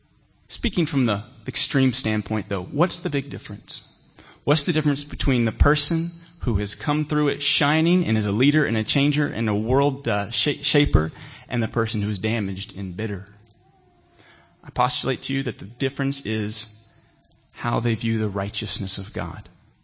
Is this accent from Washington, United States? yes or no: no; South Carolina, United States; In the deep south where I'm from, in South Carolina, I've hidden my accent that you might understand me.